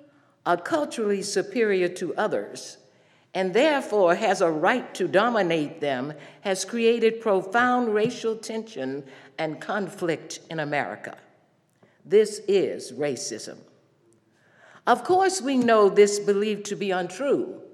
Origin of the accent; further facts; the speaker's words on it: Laurel, Mississippi, United States; It was remembering the segregated South in which I grew up in Laura, Mississippi, and the role my family played in the civil rights movement.